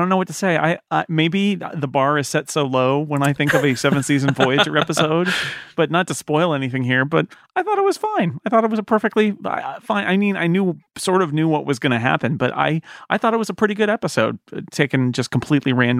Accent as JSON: {"language": "English", "town": "Sonora", "region": "California", "country": "United States", "tie": "born or raised there", "said": "who lived for a time in my hometown of Sonora, California."}